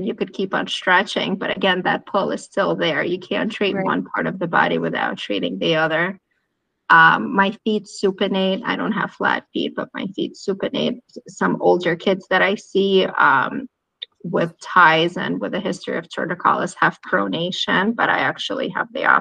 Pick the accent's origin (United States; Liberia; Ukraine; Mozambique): Ukraine; I'm from Ukraine originally.